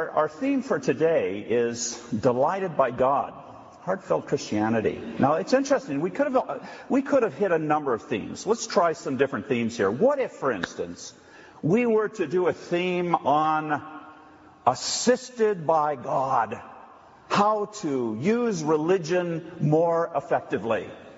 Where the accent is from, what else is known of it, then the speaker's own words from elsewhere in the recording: United States; I come from the States, and it's a delight to be here.